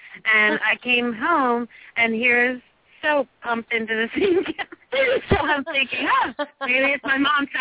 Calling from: New Jersey, United States; Oh, I'm calling from New Jersey.

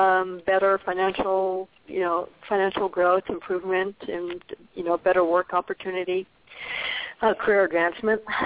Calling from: Arizona, United States; also born or lived in Colorado; I'm calling from Colorado. I'm sorry, Arizona.

